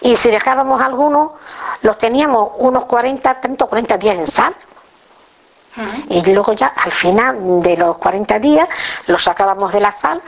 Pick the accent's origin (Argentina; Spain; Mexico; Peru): Spain; Olivenza, Extremadura; Olivenza. Mi marido también. Somos todos de Olivenza.